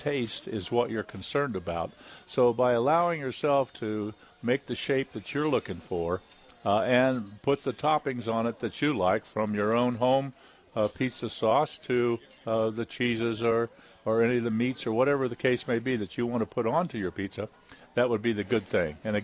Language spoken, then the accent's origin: English; Ohio, United States; I don't know where I grew up in Ohio where coal was our heat source.